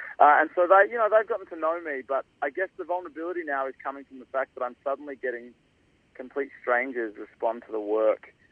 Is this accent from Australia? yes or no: yes; Australia; there is a vulnerability as an Australian male as well to have music that's pretty sensitive and pretty kind of open.